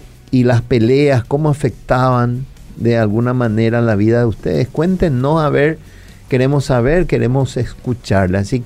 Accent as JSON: {"language": "Spanish", "country": "Cuba", "said": "Yo soy cubano, chicos."}